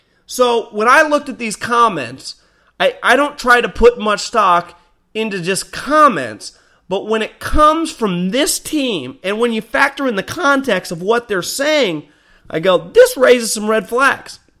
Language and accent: English; California, United States; I grew up in the Bay Area.